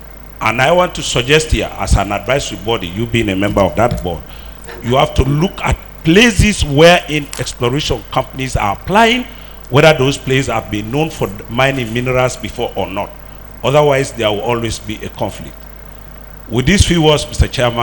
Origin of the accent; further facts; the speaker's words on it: Eastern Province, Sierra Leone; I come from Kono. I'm one of the paramount chiefs that come from the Diamondiferous Chiefdoms.